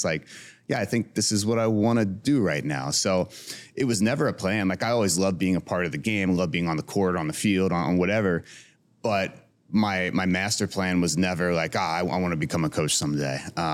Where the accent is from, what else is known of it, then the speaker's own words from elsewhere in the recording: Cincinnati, Ohio, United States; growing up on the West Side of Cincinnati, it's a blue collar tough like Adam is.